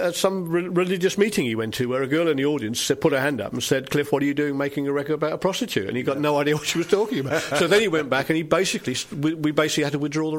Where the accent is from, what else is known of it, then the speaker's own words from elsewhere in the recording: England, United Kingdom; That's right. I come from the Midlands.